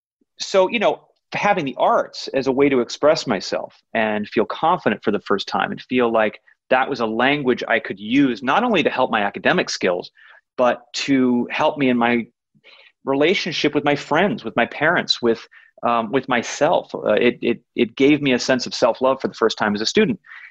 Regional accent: Los Angeles, California, United States; So as a kid growing up, again, very lucky growing up in Los Angeles, they would take my brother and I out to see a lot of things.

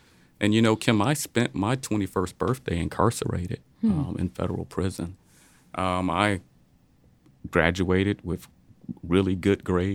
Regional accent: Detroit, Michigan, United States; I had already known all the Democrats because I grew up in Detroit.

